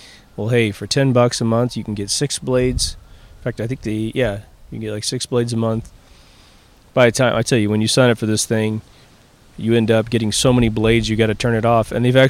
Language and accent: English; Midwest, United States; Now, I come from the Midwest where when you go into certain people's homes